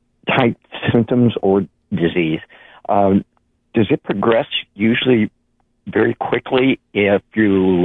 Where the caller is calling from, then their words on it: Santa Cruz, California, United States; Santa Cruz.